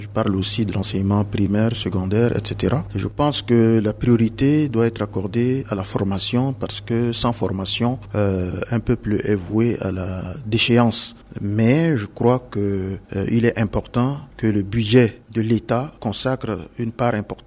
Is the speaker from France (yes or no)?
no; Central African Republic; je suis centrafricain